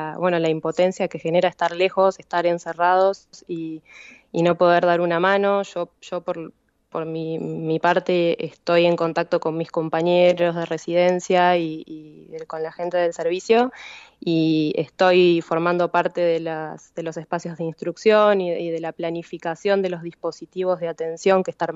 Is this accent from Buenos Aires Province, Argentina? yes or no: yes; La Plata, Buenos Aires Province, Argentina; soy de La Plata.